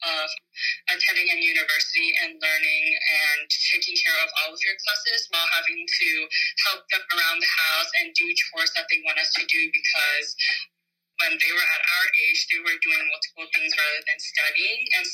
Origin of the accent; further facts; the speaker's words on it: Oakland, California, United States; So I grew up in Oakland, Chinatown all my life and surrounded myself with Chinese culture